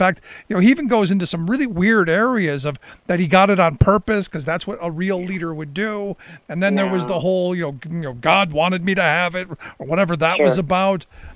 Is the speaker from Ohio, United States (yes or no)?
yes; Cleveland, Ohio, United States; now in Pennsylvania, United States; I grew up in Cleveland, so I still consider myself attached to Ohio, even though I live in Pennsylvania.